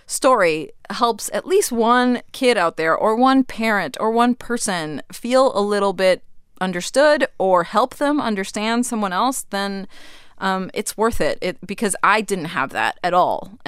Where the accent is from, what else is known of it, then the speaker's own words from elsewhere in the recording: Miami, Florida, United States; I grew up in Miami to a small Cuban family, and they, you know, I grew up in a religious household.